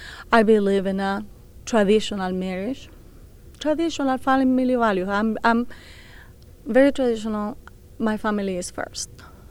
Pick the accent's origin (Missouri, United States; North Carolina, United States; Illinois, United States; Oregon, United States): Illinois, United States; I am from Southern Illinois.